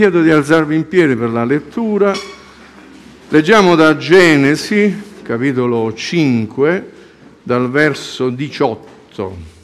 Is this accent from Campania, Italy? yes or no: yes; Torre Annunziata, Campania, Italy; io sono di Torre Annunziata